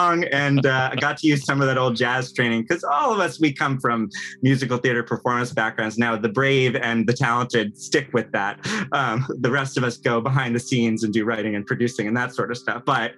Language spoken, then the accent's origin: English; New York, United States; Well, I grew up in New York, and a lot of the reasons I came back to New York were actually more personal rather than professional.